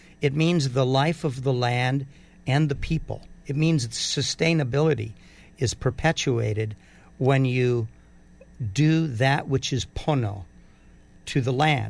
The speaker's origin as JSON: {"language": "English", "region": "Hawaii", "country": "United States", "tie": "born or raised there", "said": "and I first learned this from my ho'okapuna Parli Kanaka Oli in the 60s, a long time ago, growing up on Maui."}